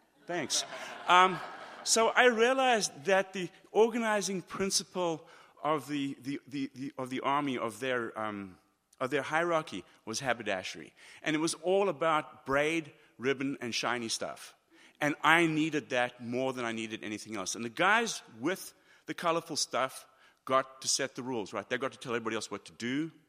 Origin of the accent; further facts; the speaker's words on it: South Africa; I grew up in South Africa, and it was during apartheid. I grew up in the 60s and the 70s